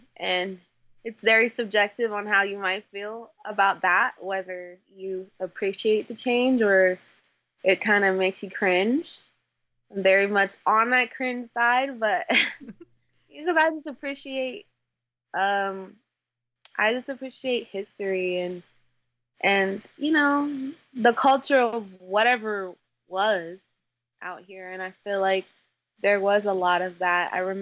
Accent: Arizona, United States; also born or lived in Alaska; I'm not originally from here. I'm actually from Alaska. Or, you know, born right there. But when I came out here around 9 or 10, this was home for me, being in Arizona.

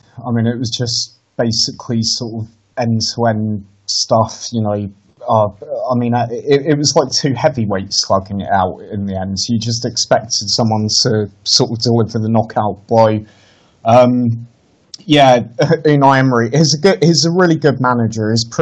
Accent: East Midlands, United Kingdom; I grew up in Lincolnshire, and we were Midlands, ditto Derby, Nottingham, and all the rest of it.

